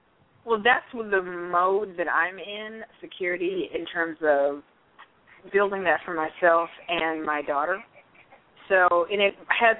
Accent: Los Angeles, California, United States; I came from Los Angeles.

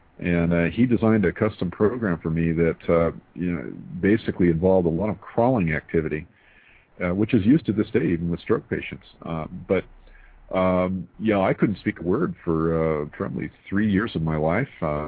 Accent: El Paso, Texas, United States; born there; I was born in El Paso, Texas, at Fort Bliss.

